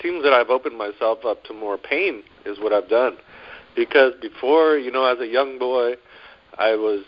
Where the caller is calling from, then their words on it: San Diego, California, United States; I'm calling from the good sunny city of San Diego.